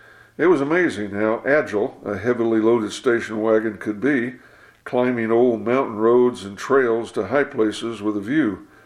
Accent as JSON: {"language": "English", "region": "Missouri", "country": "United States", "tie": "born or raised there", "said": "my wife, Jeanette, and I grew up in the Midwest near St. Louis"}